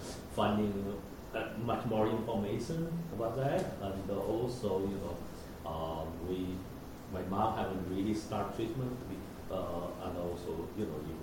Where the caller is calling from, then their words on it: Mississauga, Ontario, Canada; I'm coming from Mississauga, Ontario.